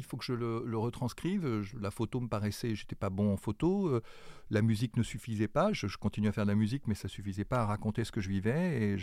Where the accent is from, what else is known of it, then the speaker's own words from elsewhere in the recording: Grenoble, Auvergne-Rhône-Alpes, France; Je suis né à Grenoble, j'ai grandi à Grenoble.